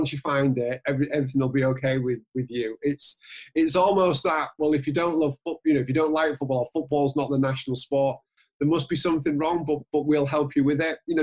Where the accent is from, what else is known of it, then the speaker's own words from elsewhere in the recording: England, United Kingdom; and I suppose as English, and maybe I'm as guilty as anyone else